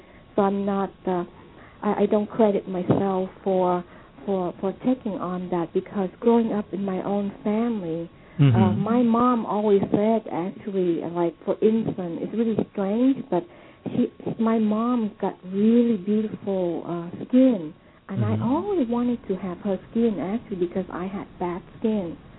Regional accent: Vietnam; moved away; because of course, growing up in Vietnam, my mom and dad always told me that if I want to be anything I want to be here, that I could be.

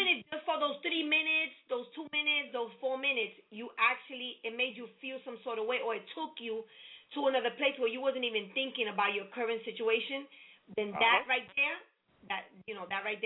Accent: New York, United States; now in Philadelphia, United States; I'm a New Yorker, too, and I'm in Philly.

